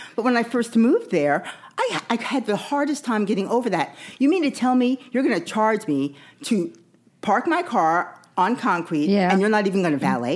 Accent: Las Vegas, Nevada, United States; I mean, here's the thing about growing up in Las Vegas.

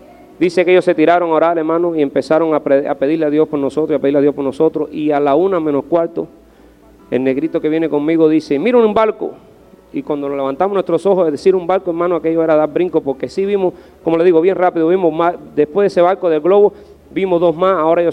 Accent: Cuba; moved away as an adult; para que yo saqué de Cuba, para que salí de Cuba

